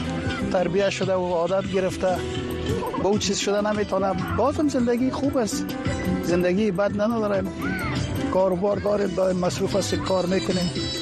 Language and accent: Persian; Afghanistan; moved away as an adult; now in United States; از افغانستان هستم. مدت 7 سال میشه که به امریکا آمدیم.